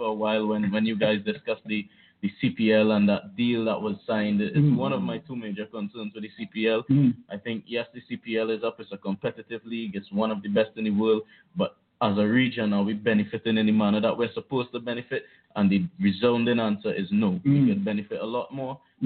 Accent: Trinidad & Tobago; also born or lived in Essex; I come from Barbadian parentage, but I'm from Trinidad and Tobago.

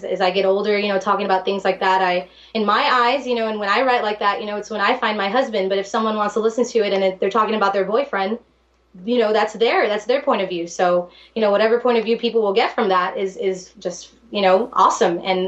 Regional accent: Texas, United States; I grew up here in South Texas, where people love to dance

